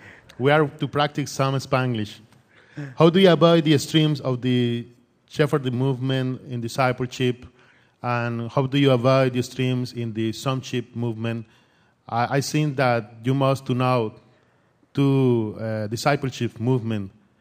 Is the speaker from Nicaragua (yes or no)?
yes; Nicaragua; English is a second language; Excuse me, my English is not so good. I'm from Nicaragua.